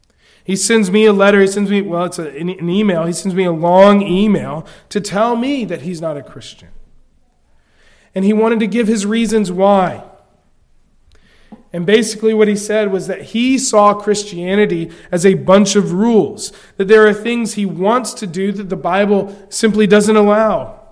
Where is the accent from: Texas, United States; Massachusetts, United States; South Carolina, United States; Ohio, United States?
South Carolina, United States; Growing up in South Carolina, I was told that there would be barbecue and golf there.